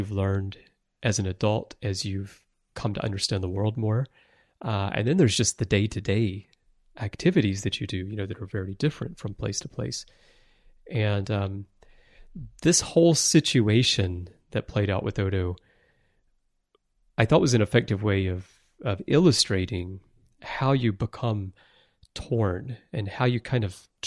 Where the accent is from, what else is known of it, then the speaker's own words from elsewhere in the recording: Alabama, United States; moved away as an adult; now in Japan; I grew up in Alabama. I'm American, but I've lived most of my adult life in Japan.